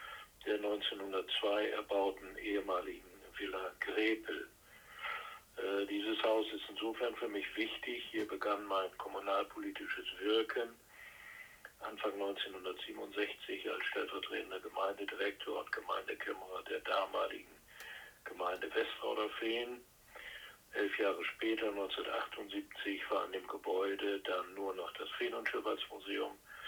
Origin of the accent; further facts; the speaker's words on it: Jever, Lower Saxony, Germany; also born or lived in Frankfurt (Oder), Germany; 1942 in Frankfurt an der Oder geboren, in Jever, Kreis Friesland, aufgewachsen und zur Schule gegangen.